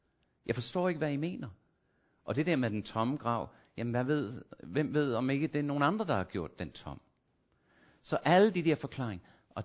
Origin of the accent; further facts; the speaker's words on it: Australia; Men jeg husker tilbage til min barndom i skole i Australien